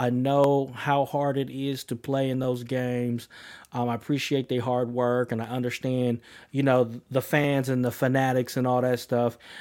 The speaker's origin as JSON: {"language": "English", "town": "Oakland", "region": "California", "country": "United States", "said": "So, and I'm from Oakland, you know, as the last episode we talked about."}